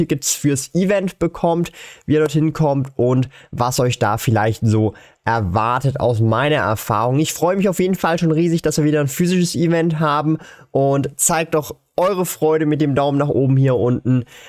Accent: Switzerland; ich finde, es lohnt sich auch mega als Schweizer.

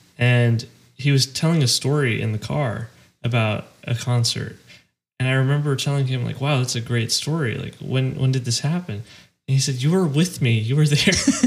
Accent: Texas, United States; it's my home state, and I had so many friends. I had family there

